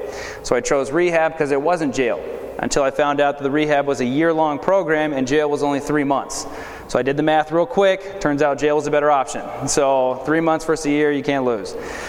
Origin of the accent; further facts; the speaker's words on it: California, United States; So like Chris was saying, I grew up in the San Fernando Valley.